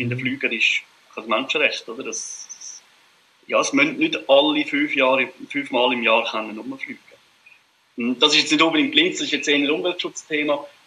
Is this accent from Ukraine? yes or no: no; Glarus, Switzerland; Also, ich sage mal, bei mir zuhinterst in den Kanton Glarus, in den Bergen, dort ist es relativ entspannt.